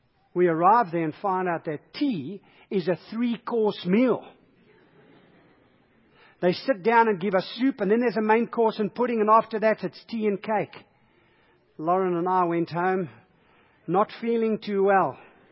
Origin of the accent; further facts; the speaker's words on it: South Africa; church and I had to tell them what passage I was reading from three times because they didn't understand my accent. I went to a shop and they wouldn't serve me coffee because they realized I was South African.